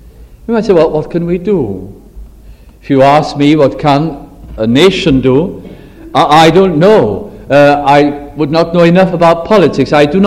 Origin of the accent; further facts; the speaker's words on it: Wales, United Kingdom; as our own country Wales